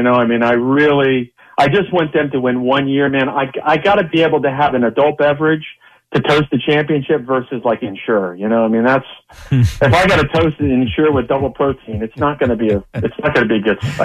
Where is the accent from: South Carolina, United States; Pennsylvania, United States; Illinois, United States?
Pennsylvania, United States; Philadelphia; I'm like, I'm from Philadelphia. I can't get it out of my blood.